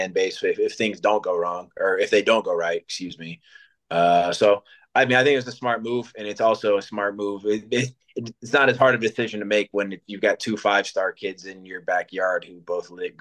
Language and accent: English; Toledo, Ohio, United States; I grew up in Toledo, Ohio. I grew up an hour from Ann Arbor.